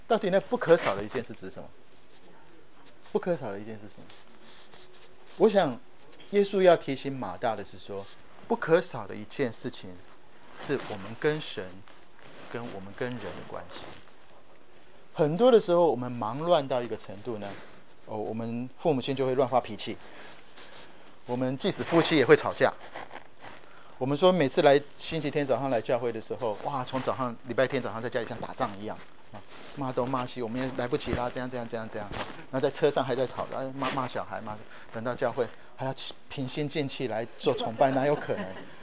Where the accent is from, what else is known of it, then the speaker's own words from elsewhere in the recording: Japan; also born or lived in -; 我从小在日本长大，我讲日文也是这样，我日文跟中文之间没有翻译的过程。